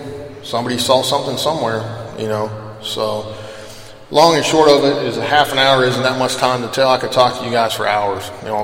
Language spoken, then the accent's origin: English; Gassaway, West Virginia, United States; born there; I was born in Gassaway, West Virginia, Braxton County, just a few miles from where the incident happened.